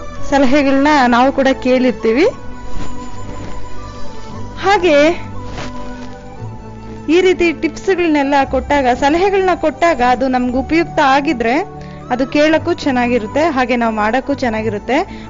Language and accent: Kannada; Handenahalli, Karnataka, India; ನಾನು ಹಂದೇನಹಳ್ಳಿಯಿಂದ ಬಂದಿದ್ದೀನಿ.